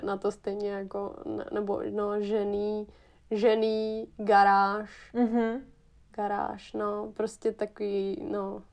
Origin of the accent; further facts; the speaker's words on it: Hesse, Germany; accent: Hessian; Czech is a second language; což jsem si převzala ze svého hesenského přízvuku, takže se předem omlouvám za moje š, když je tam ch